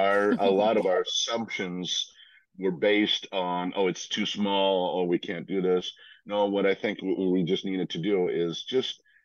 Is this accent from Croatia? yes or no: yes; Croatia; now in Seattle, United States; I was born and raised in Croatia, and so on in a sea town